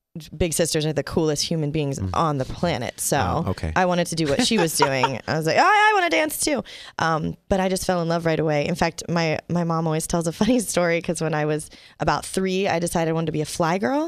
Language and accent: English; Cincinnati, Ohio, United States; I grew up in Cincinnati.